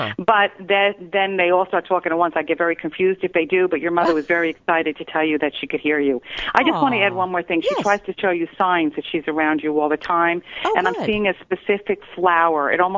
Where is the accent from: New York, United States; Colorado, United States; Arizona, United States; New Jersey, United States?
New Jersey, United States; I'm from New Jersey, so you know that what lives in New Jersey, right?